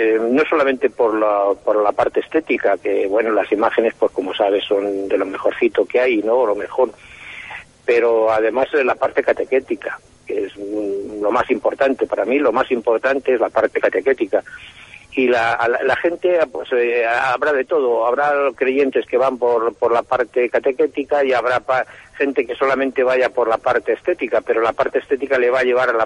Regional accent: Castile and León, Spain; a nosotros en Segovia, pues fíjate, está cerca de Segovia, pues de Santa María la Real de Nieva, mi pueblo está a 30 kilómetros, a 60 de Segovia

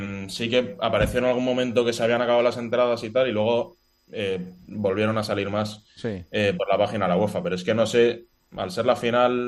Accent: Barcelona, Catalonia, Spain; now in Madrid, Spain; Yo de Barcelona, bueno, vivo en Madrid, pero sí, de Barcelona

